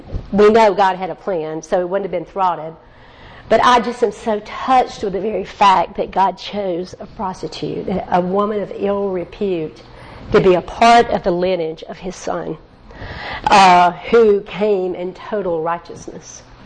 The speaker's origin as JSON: {"language": "English", "region": "the South", "country": "United States", "said": "Yeah, because I can't say it right because I'm from the South."}